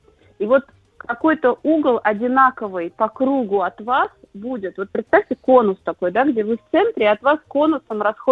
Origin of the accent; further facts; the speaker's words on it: Kolomna, Moscow Oblast, Russia; Я выросла в Коломне, это небольшой город в Подмосковье, мы жили на окраине, и мы были лишены большого количества кружков московских, но зато у нас был рядом лес